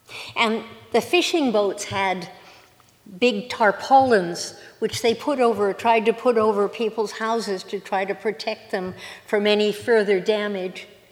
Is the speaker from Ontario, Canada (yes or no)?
no; British Columbia, Canada; also born or lived in Prince Rupert; I grew up in Vancouver Island